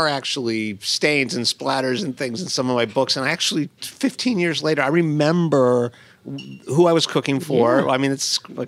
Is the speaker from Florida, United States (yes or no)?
yes; Coral Gables, Florida, United States; But I grew up in Coral Gables, Florida, and I'm going down.